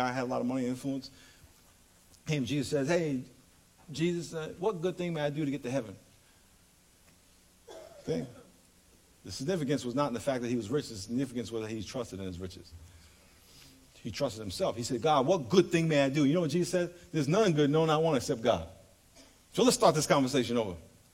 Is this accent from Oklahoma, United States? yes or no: no; New York, United States; He's from New York, so he had the whole New York thing, which I love because I'm from New York